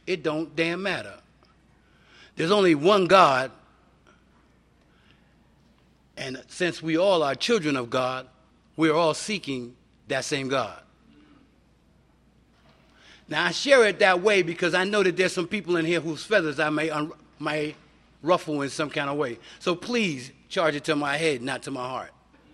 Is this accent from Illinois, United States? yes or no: no; New York City, New York, United States; I was born and raised in Harlem.